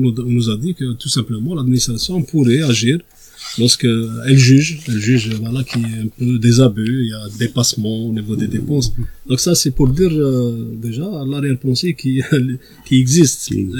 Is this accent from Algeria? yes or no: yes; Algeria; on est des Algériens à part entière. Nous avons nos obligations, mais nous avons aussi nos droits.